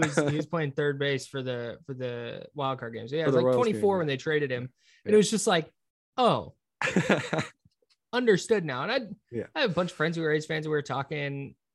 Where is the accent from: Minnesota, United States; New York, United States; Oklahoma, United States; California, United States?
California, United States; Brentwood; I grew up in Brentwood, so 45 minutes east of Oakland.